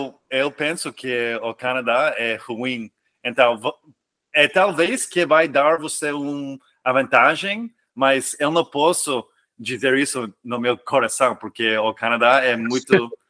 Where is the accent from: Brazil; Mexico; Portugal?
Mexico; Portuguese is a second language; Mas eu sou mexicano também.